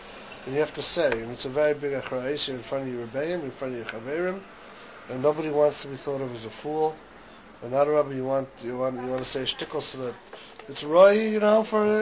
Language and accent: English; Chicago, Illinois, United States; I had a rufruf in Chicago because I'm from Chicago.